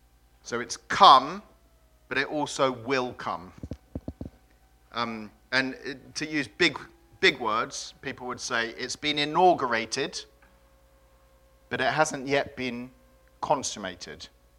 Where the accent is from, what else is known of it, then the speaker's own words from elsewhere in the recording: Cyprus; I'm from Cyprus. Grew up in Cyprus.